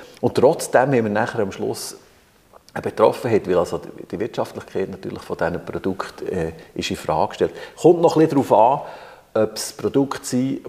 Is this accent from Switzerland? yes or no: yes; Bern, Switzerland; ich bin aus dem Berner Oberland, das ist jetzt nicht der Industriestandort par excellence, aber gerade Frutigen, wo wir sind